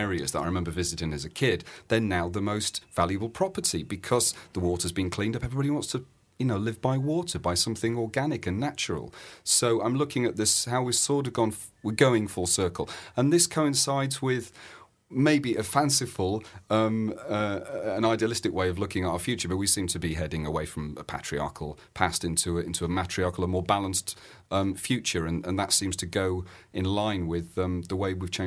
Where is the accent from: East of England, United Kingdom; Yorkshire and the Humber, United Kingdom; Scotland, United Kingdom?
Yorkshire and the Humber, United Kingdom; Doncaster; as a teenager growing up in Donny